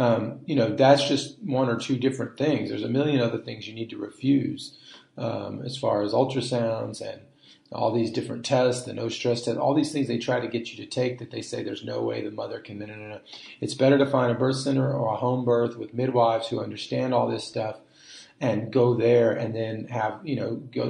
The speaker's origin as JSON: {"language": "English", "country": "United States", "said": "So I'm American, but, you know, it's just been a while since I've been here"}